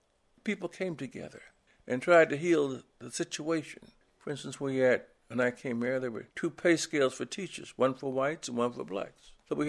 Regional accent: Miami, Florida, United States; also born or lived in Wisconsin; now in Orlando, United States; Well, I came from Wisconsin here. It was different. It was different. I grew up in Miami, so don't let nobody fool you. I grew up in Miami.

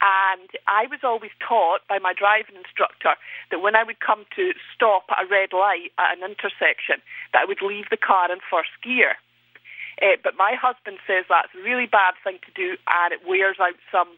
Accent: Scotland, United Kingdom; moved away as an adult; now in San Diego, United States; No, I wasn't born in San Diego. No, I was from Scotland originally.

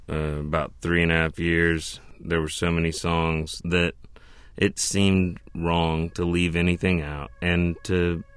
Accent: Greenville, Tennessee, United States; also born or lived in Charlotte, North Carolina; I grew up in Greenville, Tennessee, and Charlotte, North Carolina, and it's right there where you can have the mountains or the beach.

